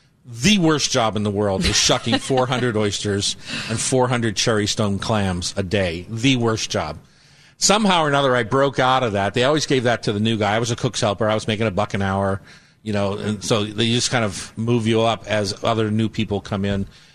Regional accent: Newark, Delaware, United States; moved away as an adult; also born or lived in Cleveland; back in the Mid-Atlantic, where I grew up, I was born in Cleveland, raised in Newark, Delaware, until I moved away at 18 years old. I moved across the country here.

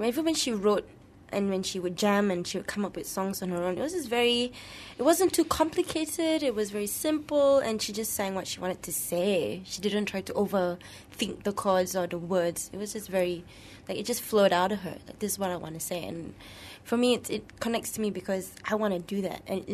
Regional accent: Malaysia; I wanted to bring him to my hometown and show him what Malaysians are like.

